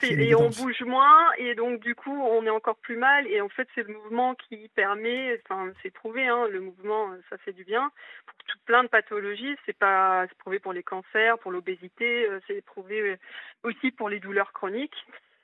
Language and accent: French; Granville, Normandy, France; je suis partie du Mont-Saint-Michel puisque je suis de Granville, pas loin.